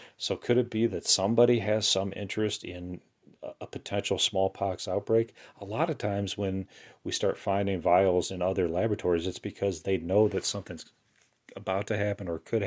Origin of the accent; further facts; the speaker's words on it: United States; Honestly, being an American, I don't want that thing even in America